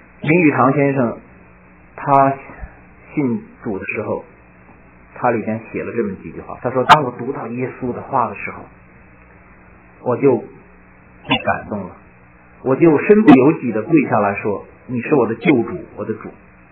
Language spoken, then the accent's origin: Chinese; China; 我们自己在受罪啊，所以我们中国这个农村北方，特别是有话说，这辈子受罪吧